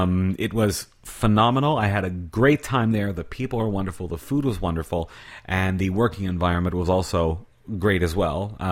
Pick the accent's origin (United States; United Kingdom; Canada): Canada; moved away as an adult; I'm originally from Canada, but I haven't lived in Canada full-time for about 19 years. The last time I went back for a visit was in 2004, 6 years ago.